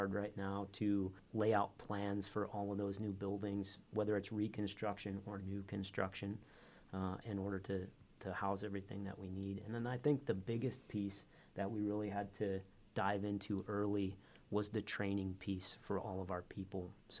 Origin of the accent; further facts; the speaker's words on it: Michigan, United States; I grew up in Michigan and was fortunate enough to get a pilot training slot with the Battle Creek Air National Guard in 2002